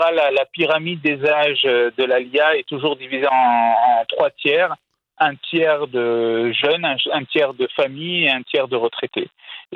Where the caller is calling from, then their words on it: Jerusalem, Jerusalem District, Israel; Tout à fait, oui, je suis à Jérusalem.